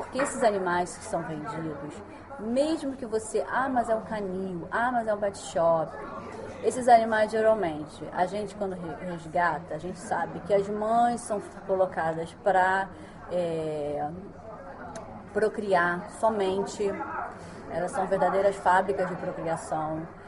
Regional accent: Rio de Janeiro, Brazil; No Brasil, no caso, eu sou do Rio de Janeiro

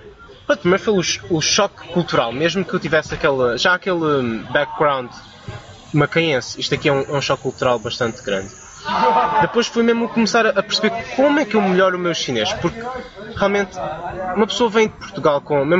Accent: Macau; now in Beijing, China; Eu sou originário de Macau. Na altura ainda era português, mas é uma província na China.

